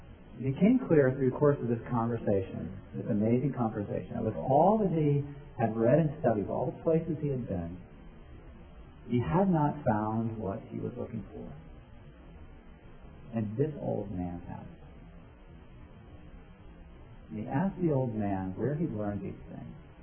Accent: New York, United States

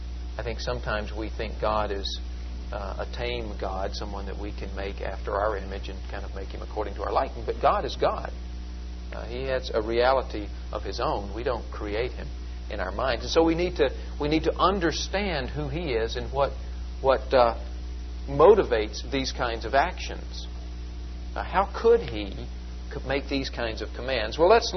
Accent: Tennessee, United States; I'm sorry for quoting … I'm from Tennessee.

